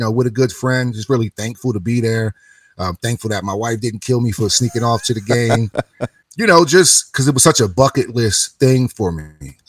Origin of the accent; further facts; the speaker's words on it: Camden, New Jersey, United States; I'm from Camden, New Jersey, so right across the bridge, right across the Ben Franklin or Walt Whitman, you know, from Philadelphia.